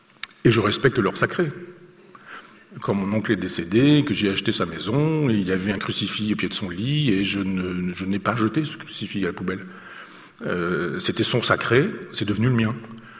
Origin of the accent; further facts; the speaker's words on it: Chambois, Normandy, France; born there; Moi, je suis né à Chambois, qui est le lieu où s'est terminée la poche de Falaise, qui est la fin de la bataille de Normandie